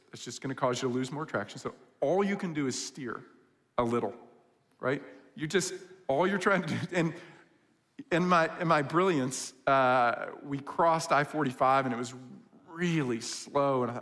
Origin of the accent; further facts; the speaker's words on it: New York, United States; also born or lived in Michigan; I grew up in New York, and I lived in Michigan, and I've driven all over the world, literally.